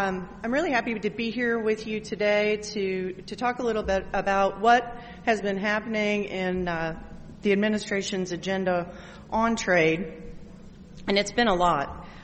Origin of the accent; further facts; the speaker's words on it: Nacogdoches, Texas, United States; and had the first university forestry program in the state of Texas in my hometown in Nacogdoches.